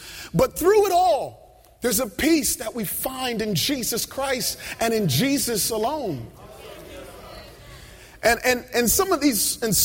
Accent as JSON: {"language": "English", "region": "Virginia", "country": "United States", "tie": "born or raised there", "lives_now": "New York City, United States", "said": "And growing up in Virginia, it was my dream and excitement to come to the big city, to be in New York."}